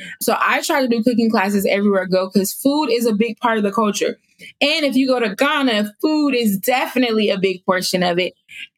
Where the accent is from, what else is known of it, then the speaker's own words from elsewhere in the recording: West Coast, United States; I'm from the West Coast, so the minimum is going to take me 15 hours.